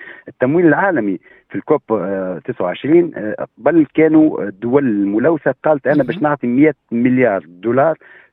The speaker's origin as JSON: {"language": "Arabic", "country": "Tunisia", "said": "عندنا في تونس"}